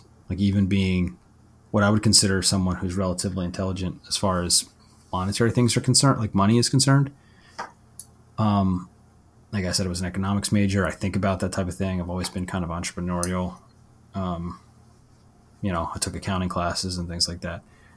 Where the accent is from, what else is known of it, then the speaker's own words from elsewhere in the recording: Northeast, United States; growing up in the Northeast, you know, in the United States.